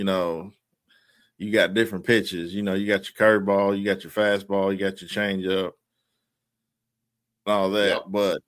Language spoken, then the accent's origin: English; Kentucky, United States; So when I grew up here in Kentucky, man, I grew up in a very, very, very small town, like blink your eyes, you miss it type town, you know?